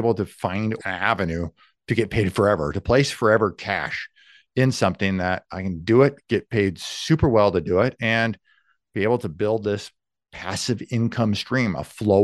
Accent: Des Moines, Iowa, United States; So I grew up in Des Moines, Iowa, went to school over at the University of Nebraska at Omaha.

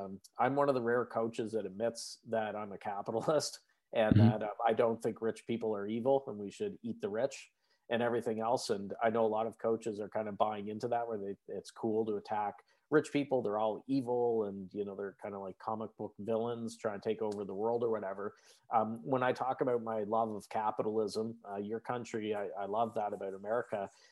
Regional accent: Canada; I'm Canadian. I'm a Canadian who doesn't follow the what Canadians are supposed to be like

